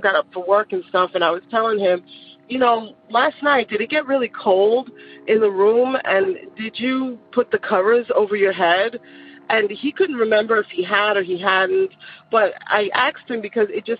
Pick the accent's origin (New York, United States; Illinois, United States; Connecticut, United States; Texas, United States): New York, United States; now in Georgia, United States; I grew up in New York. But later on, you know, obviously I moved and I'm living in Georgia right now.